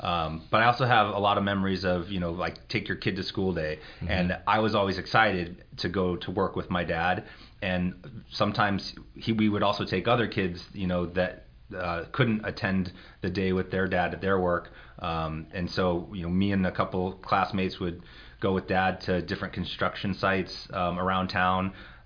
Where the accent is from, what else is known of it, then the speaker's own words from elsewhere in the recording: Anchorage, Alaska, United States; Yes, born and raised in South Central Anchorage. Basically grew up here playing hockey, football, and tagging along with my dad on construction jobs.